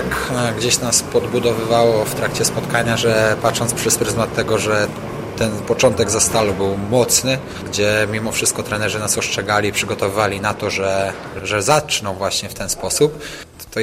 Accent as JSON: {"language": "Polish", "town": "Zielona Góra", "region": "Lubusz Voivodeship", "country": "Poland", "said": "jestem z Zielonej Góry, zawsze będę trzymał kciuki"}